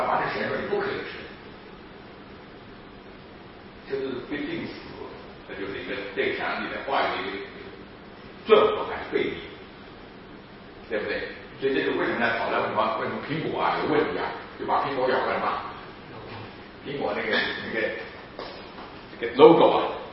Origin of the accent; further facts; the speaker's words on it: China; 就是到现在为止，我们中国人很难，就是呢把这个私欲跟情欲啊，减弱起来嘛。